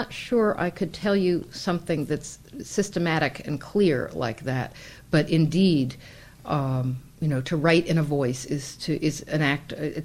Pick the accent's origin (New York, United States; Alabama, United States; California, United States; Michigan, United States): New York, United States; New York City; now in New Haven, United States; I grew up in New York City. I've been in the New Haven area for 33 years, but it's not my hometown. It is my hometown now in a certain way.